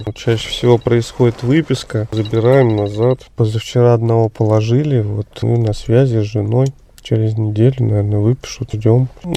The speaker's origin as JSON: {"language": "Russian", "country": "Russia", "said": "Я сам из России."}